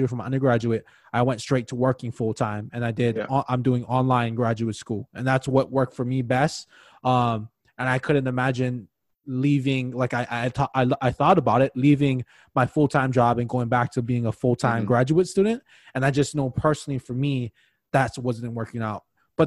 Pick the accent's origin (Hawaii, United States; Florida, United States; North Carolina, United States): Hawaii, United States; now in Crookston, United States; I'm originally from Hawaii, so I do love the outdoors, but then I'm in Crookston, Minnesota.